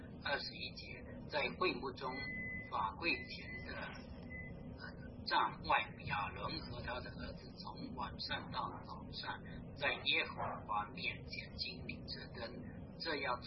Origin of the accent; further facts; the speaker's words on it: Fujian, China; born there; 实际上我是出生在福建那边